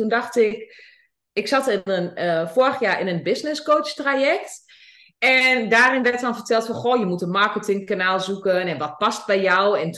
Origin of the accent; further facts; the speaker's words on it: Overijssel, Netherlands; accent: Twente; oh god, mijn accent, mijn Twentse accent